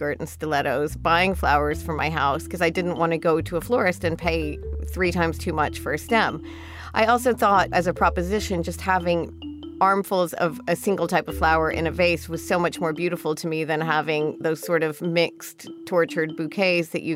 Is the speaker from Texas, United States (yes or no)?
yes; Dallas, Texas, United States; moved away as an adult; now in New York City, United States; So I grew up in Dallas, Texas, which was a wonderful place to grow up, but I always felt like there was something more for my life than what there was in Dallas, Texas.